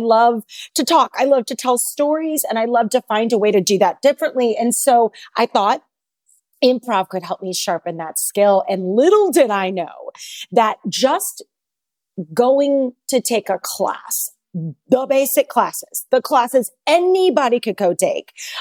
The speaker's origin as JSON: {"language": "English", "town": "St. Louis", "region": "Missouri", "country": "United States", "tie": "born or raised there", "said": "Okay, so I am a St. Louis girl, born and raised in the Midwest."}